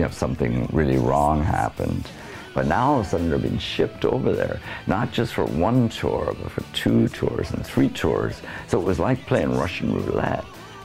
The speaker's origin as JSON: {"language": "English", "town": "Wexford", "region": "Leinster", "country": "Ireland", "tie": "born or raised there", "said": "even when I was growing up in Wexford in the 60s, the early 60s"}